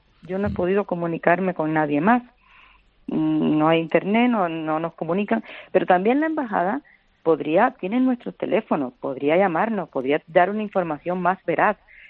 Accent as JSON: {"language": "Spanish", "country": "Cuba", "said": "Todo cubano es cubano para la autoridad cubana y tenemos que viajar con pasaporte cubano."}